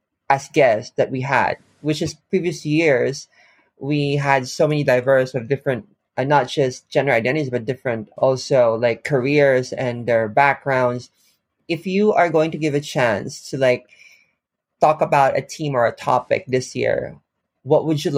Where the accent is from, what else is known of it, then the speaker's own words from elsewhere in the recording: Philippines; Like, I'm from the Philippines.